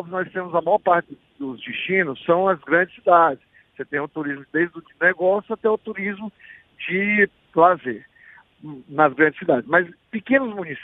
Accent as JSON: {"language": "Portuguese", "town": "Canoa Quebrada", "region": "Ceará", "country": "Brazil", "said": "Minha terra."}